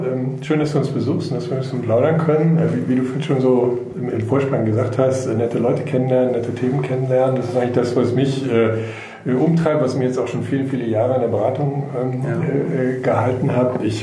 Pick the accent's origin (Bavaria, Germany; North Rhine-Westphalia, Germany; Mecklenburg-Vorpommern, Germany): North Rhine-Westphalia, Germany; ich komme ja eigentlich so aus NRW, aus dem Bergischen Land.